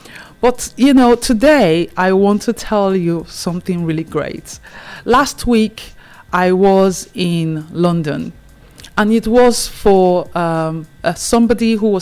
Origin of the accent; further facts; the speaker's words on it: Etsako Central, Edo, Nigeria; you just know I'm from Nigeria, but I'm actually from Edo State, the great Benin Kingdom. Okay, we broke away from the Benin Kingdom. And where I come from is called Etsako, and it's Etsako Central.